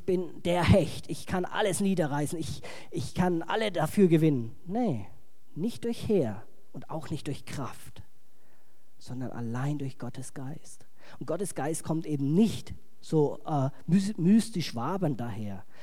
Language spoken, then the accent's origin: German; Bavaria, Germany; ich komme ja aus Franken